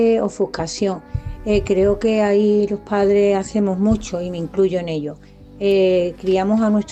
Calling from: Seville, Andalusia, Spain; de Sevilla.

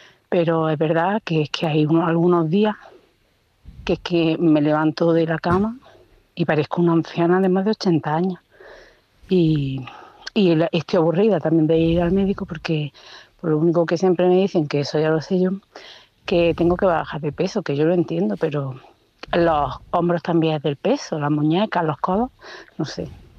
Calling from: Almería, Andalusia, Spain; de Almería. Mire usted, pues yo tengo 45 años

